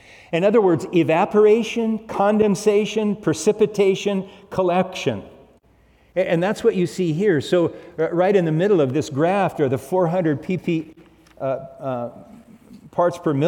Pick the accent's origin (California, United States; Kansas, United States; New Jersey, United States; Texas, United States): California, United States; Manhattan Beach; I grew up in Manhattan Beach when I was a little kid